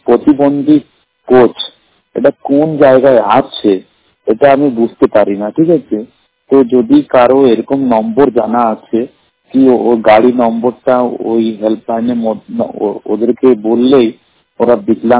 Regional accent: Allahabad, Uttar Pradesh, India; আমি দুচোখে অন্ধ, আমার বাড়ি হলো ইলাহাবাদ।

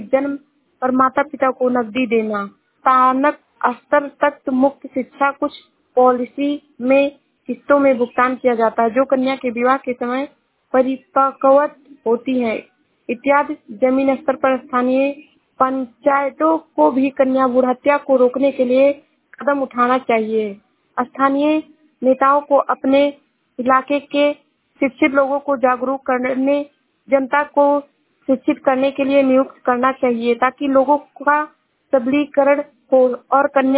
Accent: Uttar Pradesh, India; मैं जिला श्रावस्ती से हूँ।

